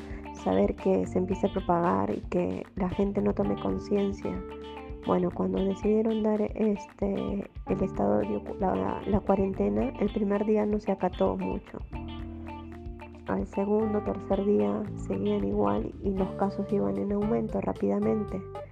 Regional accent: Peru; Soy peruana. Vivo en Chimbote, que es a 8 horas de la capital de Perú, que viene a ser Lima, la capital a 8 horas. Tengo 26 años.

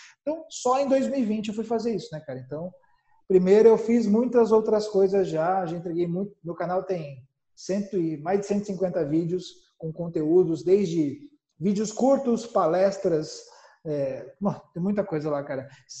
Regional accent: Paraná, Brazil; also born or lived in Santa Catarina; E eu, na verdade, sou paranaense, mas morava em Santa Catarina.

